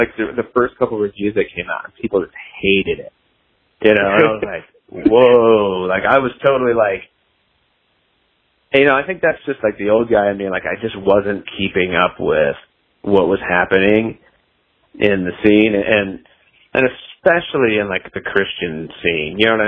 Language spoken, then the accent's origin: English; Arizona, United States; I grew up in Arizona for one thing, so I grew up in the West, and I kind of grew up as a kid.